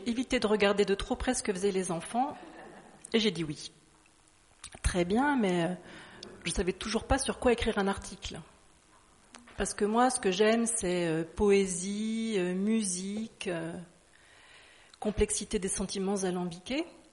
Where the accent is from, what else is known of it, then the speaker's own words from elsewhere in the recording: Auvergne-Rhône-Alpes, France; Parce que moi, je suis auvergnate.